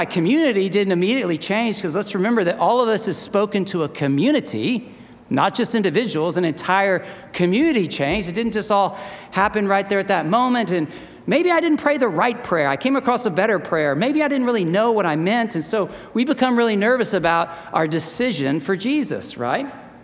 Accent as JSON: {"language": "English", "region": "the South", "country": "United States", "tie": "born or raised there", "said": "At least that was something I was asked when growing up in the South."}